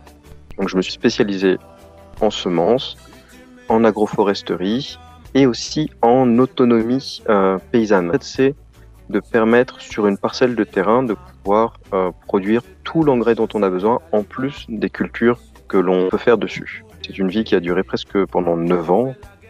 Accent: Paris, Île-de-France, France; now in Madagascar; pour moi, en tant que petit parisien

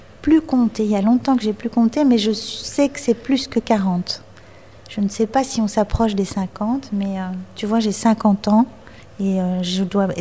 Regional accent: Belgium; now in France; parce que moi, je viens de Belgique, un petit pays qui est voisin du vôtre.

